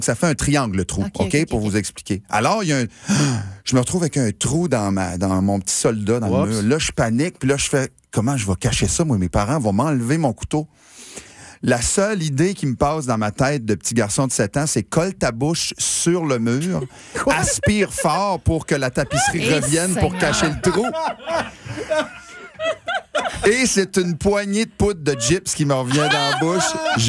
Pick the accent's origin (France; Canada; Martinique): Canada; Tracadie-Sheila, New Brunswick; Puis on reste dans un cul-de-sac chez nous à Tracadie-Chaye, là.